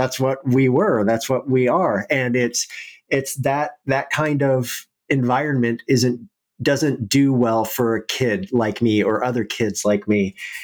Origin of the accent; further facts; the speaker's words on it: Oregon, United States; So I grew up in Oregon. I was born in the 80s, came of age in the 90s, and I lived in rural Oregon and in a very poor area of Oregon.